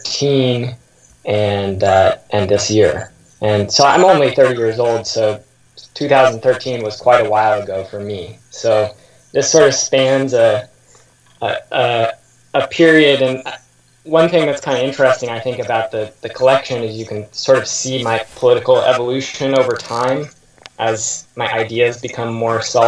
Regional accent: Seattle, Washington, United States; you said in my bio in the intro that I grew up in Seattle in the post-WTO era and gained political consciousness during that period.

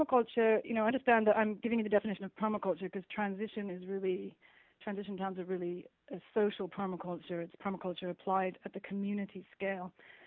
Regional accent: England, United Kingdom; I've been working as an activist, gosh, since I was like 11 or 12, growing up in the Thatcher era in the UK.

